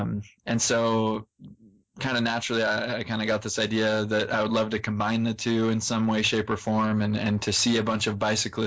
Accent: San Ramon, California, United States; also born or lived in Geneva, Switzerland; I'm from San Ramon. It's just east of San Francisco, and I'm a junior at BYU.

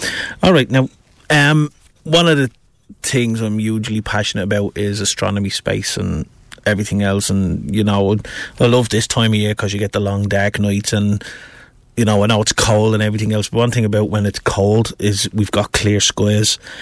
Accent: Dublin, Leinster, Ireland; I grew up in Finglas, and Dunsink Observatory is one of those buildings... excuse me, it's one of those buildings that's there

